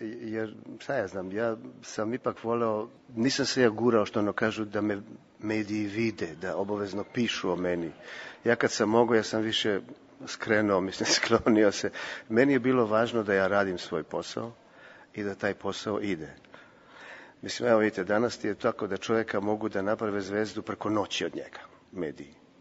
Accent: Serbia; now in Berlin, Germany; znam da je teško u ovo vreme biti Srbin u Berlinu, u Nemačkoj

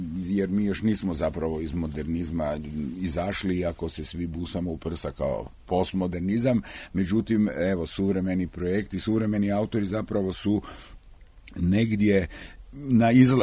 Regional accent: Rijeka, Primorje-Gorski Kotar County, Croatia; also born or lived in Ljubljana; Ja sam inače iz Rijeke, Riječanin. Školovao sam se u Rijeci i u Ljubljani.

